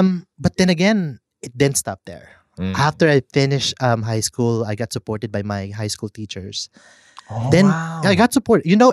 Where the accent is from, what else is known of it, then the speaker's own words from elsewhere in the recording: Muntinlupa, Metro Manila, Philippines; Muntinlupa City. So, Muntinlupa.